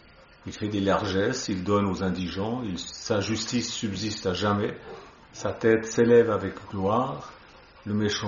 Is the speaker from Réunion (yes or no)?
no; Switzerland; je dis ça parce que je suis suisse